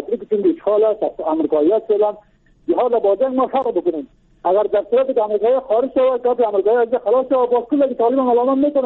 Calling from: Bamyan, Afghanistan; از بامیان هستم.

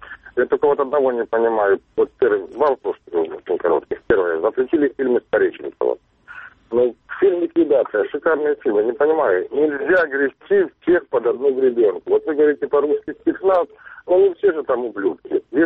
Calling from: Kharkiv, Kharkiv Oblast, Ukraine

